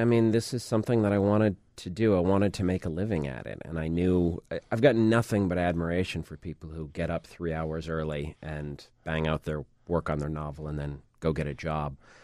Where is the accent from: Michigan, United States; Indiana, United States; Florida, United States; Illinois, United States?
Michigan, United States; Flint; Yep. I was born in Flint, Michigan, grew up there in the Michigan suburbs.